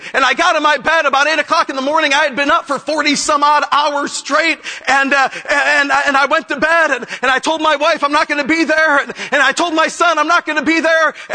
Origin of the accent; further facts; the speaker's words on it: Chicago, Illinois, United States; And I'm a city boy. I'm from Chicago.